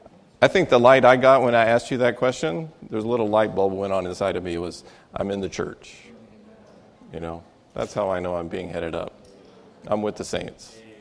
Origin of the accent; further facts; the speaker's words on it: Texas, United States; I'm an American. And I have an even bigger disadvantage because I'm from Texas.